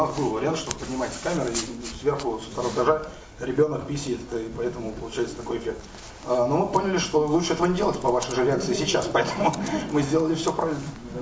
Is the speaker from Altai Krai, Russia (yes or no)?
no; Moscow, Russia; А в моем родном городе Москва, я приезжаю